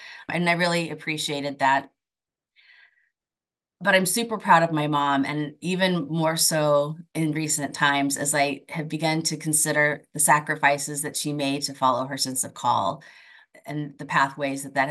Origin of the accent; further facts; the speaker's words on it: Blue Springs, Missouri, United States; also born or lived in Oregon; I was born in Oregon and lived here for about 8 years before my whole family moved to the Kansas City area, Blue Springs specifically. And I spent the rest of my childhood living there until I left for college.